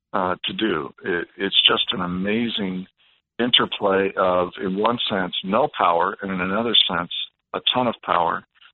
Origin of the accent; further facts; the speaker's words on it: Maple Grove, Minnesota, United States; I know that my hometown, Maple Grove, actually submitted an application, aside from Minneapolis, St. Paul.